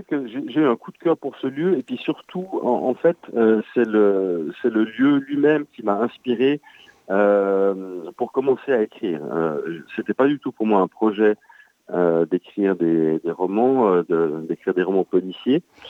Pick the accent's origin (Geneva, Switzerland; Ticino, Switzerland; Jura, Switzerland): Geneva, Switzerland; Versoix; À la base, moi-même, j'ai grandi à Versoix, au bord du lac Léman, près de Genève.